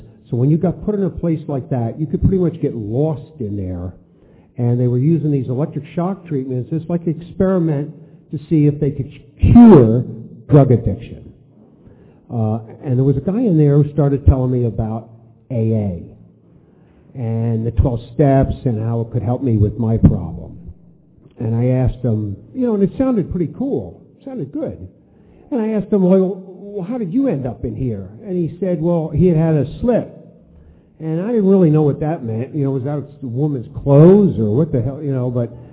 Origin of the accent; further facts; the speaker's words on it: California, United States; I was raised out in the California Bay Area, just south of San Francisco.